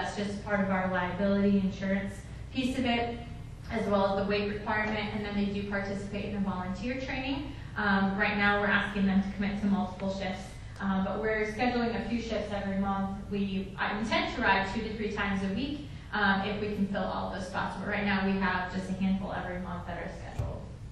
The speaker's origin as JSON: {"language": "English", "region": "Illinois", "country": "United States", "said": "So I'm from Illinois. I've lived here 2 years."}